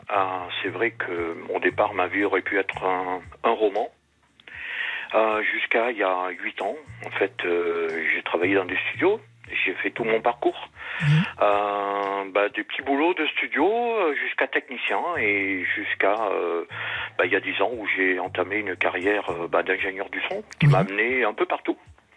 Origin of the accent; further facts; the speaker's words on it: Réunion, France; je suis né en France, mais j'ai vécu 20 ans à La Réunion. Donc j'ai eu la chance de... Mes parents étaient militaires, mon père.